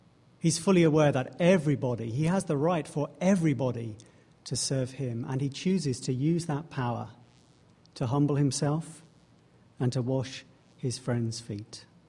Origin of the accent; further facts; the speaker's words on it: England, United Kingdom; It's just how I am. I'm English